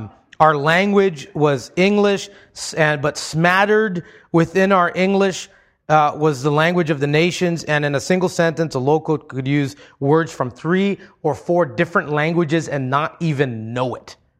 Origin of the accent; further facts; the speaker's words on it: Hawaii, United States; Culturally, we are diverse. Growing up in Hawaii, I lived in a melting pot of melting pots.